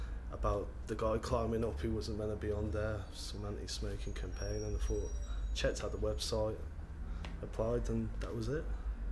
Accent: Coventry, West Midlands, United Kingdom; I'm 24 and I'm from Coventry in the West Midlands.

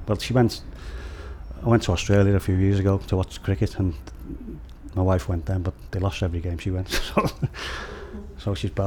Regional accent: Liverpool, North West England, United Kingdom; born there; I was born in Liverpool by the airport in Garston, but I've lived in Warrington now for 35 years. But it's only 11 miles away from where I was born, so yeah. I haven't changed my accent or anything like that.

